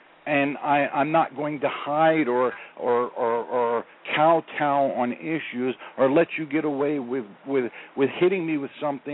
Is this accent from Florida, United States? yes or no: yes; Florida, United States; I'm from Florida.